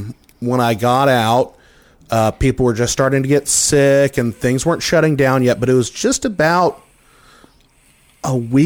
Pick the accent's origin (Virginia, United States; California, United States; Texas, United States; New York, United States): Texas, United States; Longview; In the town that I grew up in Longview, Texas, we had a little place called CDs and More.